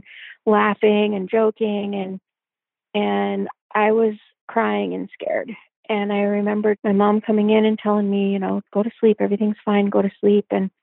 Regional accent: Olympia, Washington, United States; born there; I was born in Olympia, Washington in 1973, June 1973. And Olympia is about 10, 15 miles outside of the Nisqually Reservation.

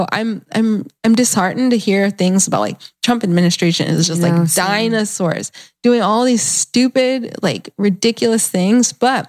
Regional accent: Atlanta, Georgia, United States; growing up in Atlanta has such a history and just such a rich of Black vegans and Black just like hippies.

